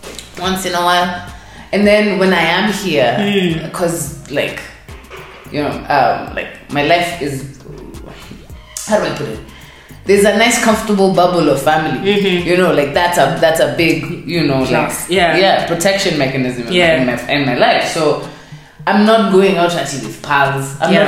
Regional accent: East Coast, United States; You know, like, I grew up in the East Coast. So, bagels and cream cheese.

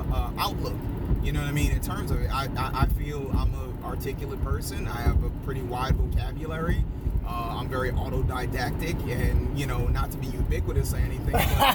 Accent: Bronx, New York, United States; also born or lived in New Orleans; because I'm from the Bronx.

